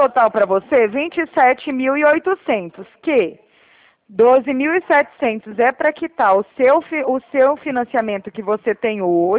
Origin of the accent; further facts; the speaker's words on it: Araraquara, São Paulo, Brazil; É aqui de Araraquara, interior de São Paulo.